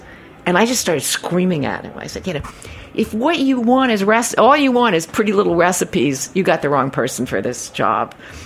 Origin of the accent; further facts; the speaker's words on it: New York, United States; You know, and I'm a New Yorker.